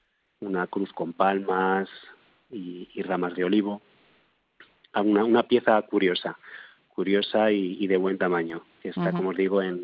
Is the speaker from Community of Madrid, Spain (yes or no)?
yes; Villaconejos, Community of Madrid, Spain; also born or lived in Chinchón; el taller está en Villaconejos, yo soy parte de Villaconejos y de Chinchón